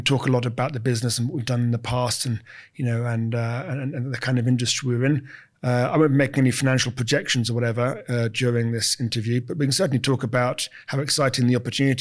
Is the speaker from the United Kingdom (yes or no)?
yes; England, United Kingdom; now in United States; I live in America. I'm from England originally, but live in America now